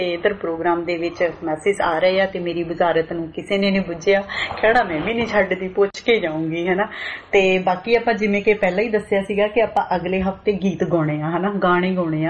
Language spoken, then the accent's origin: Punjabi; Jagraon, Punjab, India; ਮੈਂ ਜੀ ਲੁਧਿਆਣੇ ਤੋਂ ਹੀ ਆ, ਵੈਸੇ ਜਗਰਾਉਂ ਤੋਂ ਆ, ਆਪਾਂ ਜਗਰਾਉਂ ਵਾਲੇ ਹੁੰਦੇ ਆ